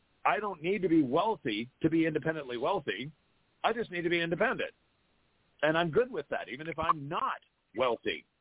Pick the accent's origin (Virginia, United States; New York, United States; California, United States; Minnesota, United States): California, United States; Los Angeles; born there; You weren't saddled by the burdens of a large city, which I was born in Los Angeles, and that was going to happen to me.